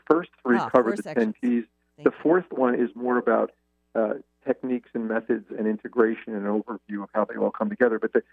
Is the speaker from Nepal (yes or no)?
no; United States; my identity as a male, as an Italian male, as an American.